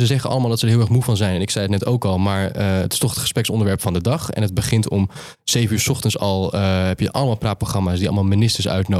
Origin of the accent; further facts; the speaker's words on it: Netherlands; ik ben journalist uit Nederland, ik spreek ze in het Pools aan.